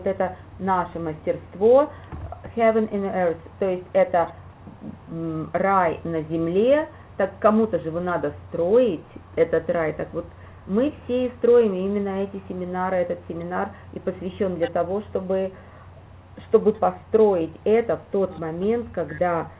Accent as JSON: {"language": "Russian", "region": "Kyiv", "country": "Ukraine", "tie": "born there", "said": "так как я родилась в Киеве"}